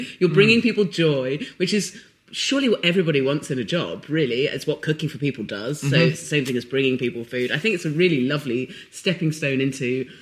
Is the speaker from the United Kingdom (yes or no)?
yes; South West England, United Kingdom; I grew up in Dorset.